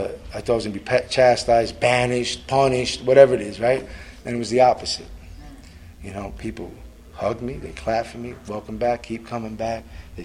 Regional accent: New York, United States; I'm from New York, I'll be going down and all of this stuff.

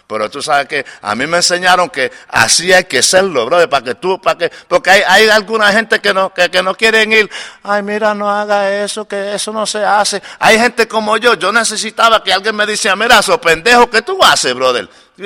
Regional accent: New York, United States; cuando yo me crié en Nueva York, yo cogí las calles que yo no le tenía miedo a nada.

